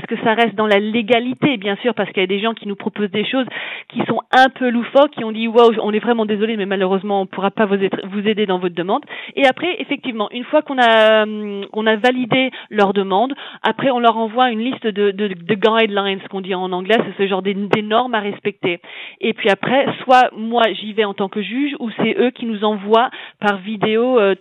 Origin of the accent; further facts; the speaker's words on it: France; now in London, United Kingdom; je suis française mais j'habite à Londres.